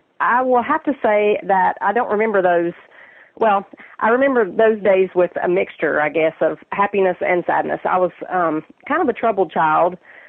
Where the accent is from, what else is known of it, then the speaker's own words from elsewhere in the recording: North Carolina, United States; But I grew up in North Carolina. We moved quite a bit because my dad was in the service. And we settled, though, pretty much there. That was our home base.